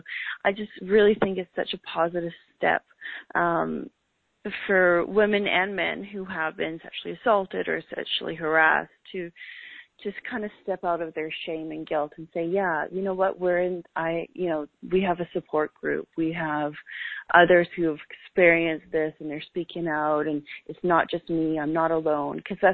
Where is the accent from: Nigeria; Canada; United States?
Canada; You know, I'm from Canada, so I know what's in Canada.